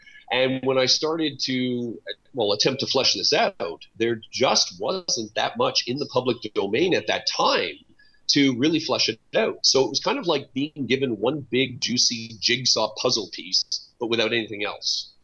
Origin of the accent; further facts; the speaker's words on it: Canada; growing up as a Canadian, Dieppe is always there.